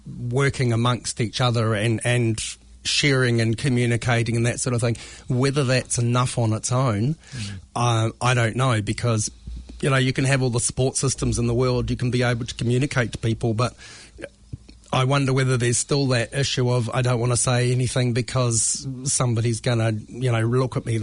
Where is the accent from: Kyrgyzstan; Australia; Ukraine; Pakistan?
Australia; Albany, Western Australia; I grew up in Albany when it was a country town.